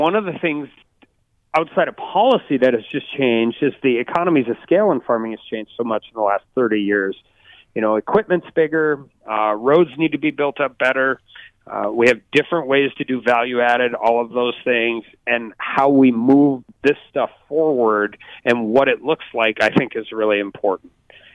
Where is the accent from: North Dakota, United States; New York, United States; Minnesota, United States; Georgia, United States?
North Dakota, United States; Dickinson; Yeah, I grew up in Dickinson, North Dakota. My dad owned a ranch north of Medora